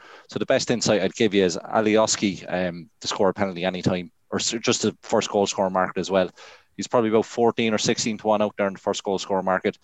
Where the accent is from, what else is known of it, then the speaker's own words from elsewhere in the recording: Ireland; I say we, I'm actually Irish, but when England get it